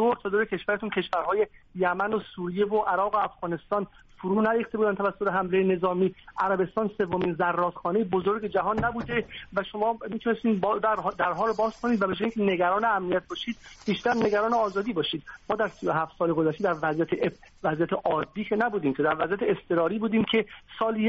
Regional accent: Iran; born there; ما در سوئیس هم به دنیا نیومدیم، ما در ایران به دنیا اومدیم، همسایه‌هامون افغانستان و عراق و غیره

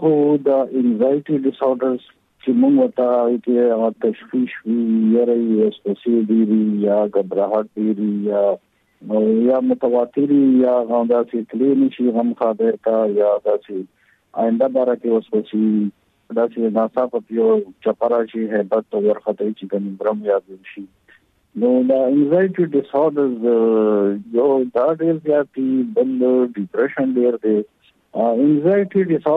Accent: Pabbi, Khyber Pakhtunkhwa, Pakistan; زه جی بنیادی خو یم د پبو، د وړوکوالی مې پبو کې

